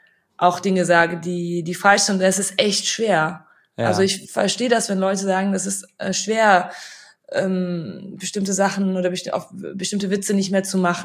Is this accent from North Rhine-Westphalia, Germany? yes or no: yes; Cologne, North Rhine-Westphalia, Germany; Aber Köln ist meine Heimat.